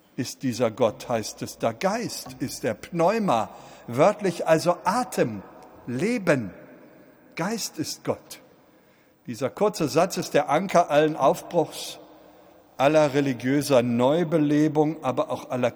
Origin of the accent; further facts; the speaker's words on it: Berlin, Germany; Könnten wir ätzen als Berliner, die es besser wissen, dürfen wir das.